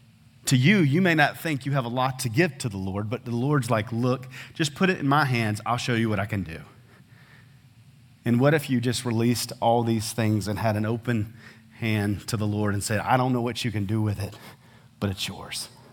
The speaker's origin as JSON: {"language": "English", "town": "Clearwater", "region": "South Carolina", "country": "United States", "tie": "born or raised there", "also_born_or_lived": "Georgia", "said": "Some of you know that I grew up there. I was born in Georgia, but raised in South Carolina. And in the church I grew up in Clearwater, South Carolina, which is in Aiken County."}